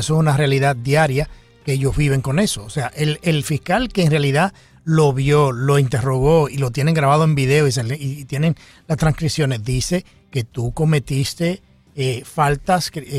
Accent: Dominican Republic; Yo soy dominicano y encontré dominicano en Alaska. O sea, en Anchorage.

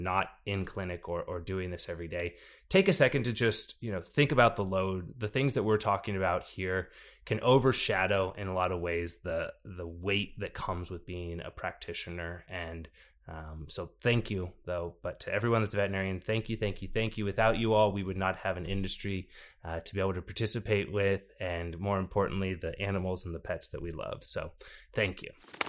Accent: Dallas, Texas, United States; CityVet, which is based in my hometown here of Dallas, Texas

